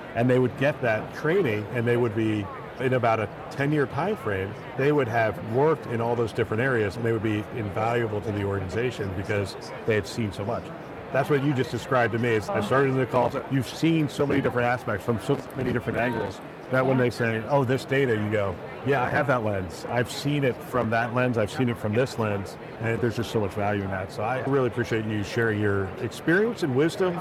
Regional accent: Bethlehem, Pennsylvania, United States; I grew up in Bethlehem, Pennsylvania

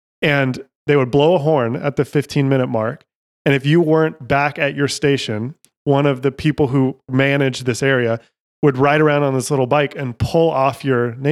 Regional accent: Utah, United States; I'm from Utah. We, you know, grew up hunting and stuff.

